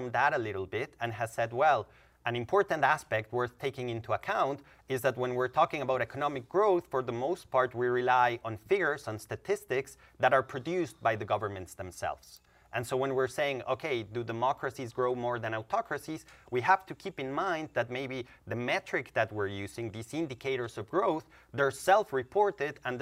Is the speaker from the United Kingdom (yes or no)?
no; Colombia; English is a second language; that's where I grew up in Latin America. I'm from Colombia. That's the area that I know more about.